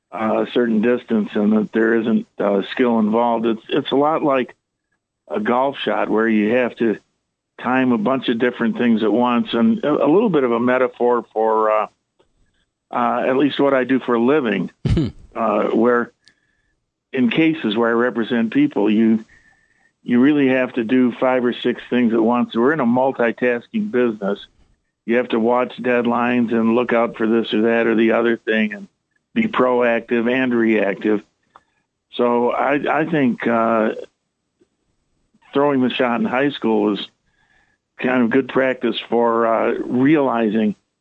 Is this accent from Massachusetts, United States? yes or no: no; Redford, Michigan, United States; I am. I grew up in Redford around Plymouth and Telegraph, went to Thurston High School